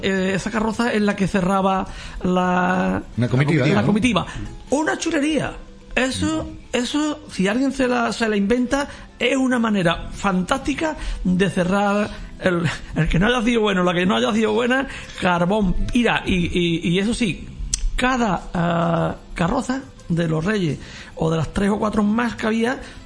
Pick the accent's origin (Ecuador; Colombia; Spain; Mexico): Spain; Lebrija, Andalusia; lo ideal es coger la cabalgata de mi pueblo, de Lebrija